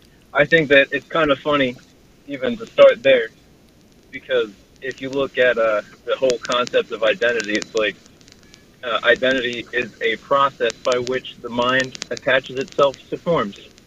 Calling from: New Jersey, United States; I'm calling from New Jersey.

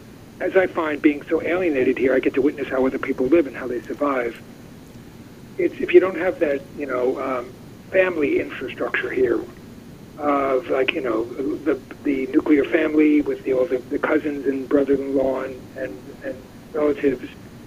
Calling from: New York, United States; also born or lived in Manhattan; Once again, no coincidence, from Long Island.

